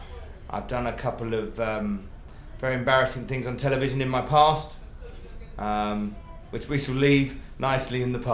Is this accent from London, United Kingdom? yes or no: yes; London, United Kingdom; My date of birth is 11th of the 7th, 1974, and I'm from London.